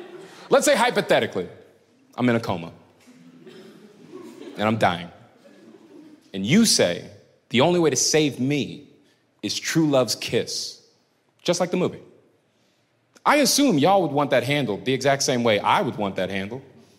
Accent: Tampa, Florida, United States; When I was a kid, when I was 7, right? I grew up in Tampa.

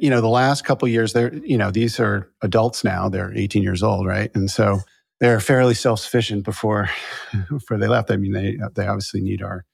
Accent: Massachusetts, United States; So I went to Tufts and I grew up in Massachusetts. So I wasn't that far away from home.

